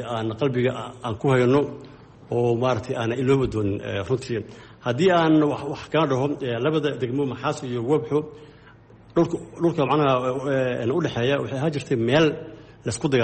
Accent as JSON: {"language": "Somali", "town": "Beledweyne", "region": "Hiiraan", "country": "Somalia", "tie": "born there", "said": "aniga waxaan ka soo jeedaa shakhsiyan oo aan ku dhashay dadkiigan ee degan yihiin Baladweyne Hiiraan Baladweyne"}